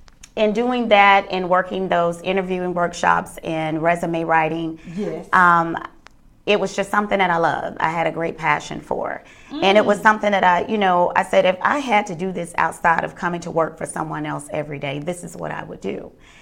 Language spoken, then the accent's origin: English; Atlanta, Georgia, United States; But I'm an original native from Atlanta, from SWAT. Southwest Atlanta, Georgia.